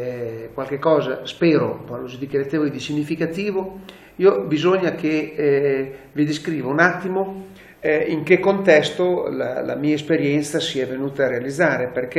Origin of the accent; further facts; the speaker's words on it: Imola, Emilia-Romagna, Italy; io vengo da Imola